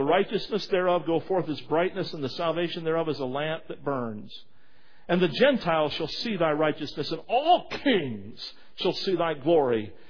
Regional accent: Hephzibah, West Virginia, United States; I grew up near Hephzibah, West Virginia.

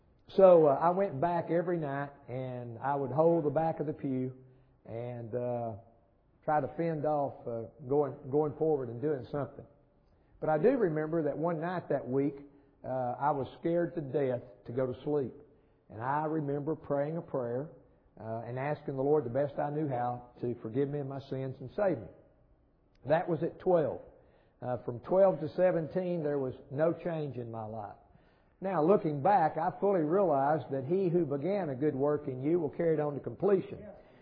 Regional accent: Mount Ida, Arkansas, United States; I was raised up in Mount Ida, Arkansas. So just a little east instead of a little south.

